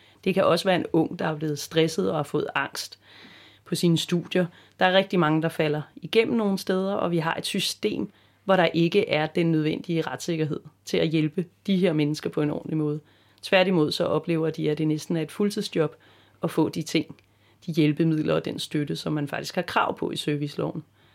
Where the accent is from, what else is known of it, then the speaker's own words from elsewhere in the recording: Zealand, Denmark; og jeg er også oprindelig fra Sjælland, hvor jeg stiller op nu ude fra Rosvedbekanten af Skelbjerg, nærmere betegnet.